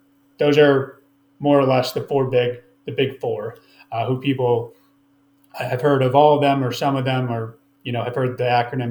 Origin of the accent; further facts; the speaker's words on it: Cleveland, Ohio, United States; Growing up in Cleveland, you know, it's the biggest economic driver is the MedTech